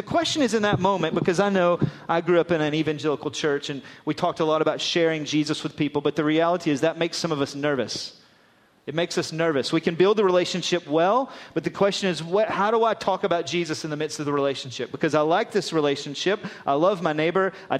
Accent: Florida, United States; now in Glasgow, United Kingdom; We get this a lot in Glasgow because I moved from Florida to Glasgow.

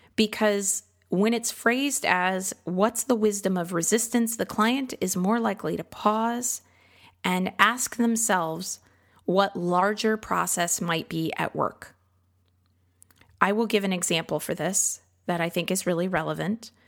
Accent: Midwest, United States; now in Austin, United States; I grew up in the Midwest and I thought I could handle the humidity in Austin.

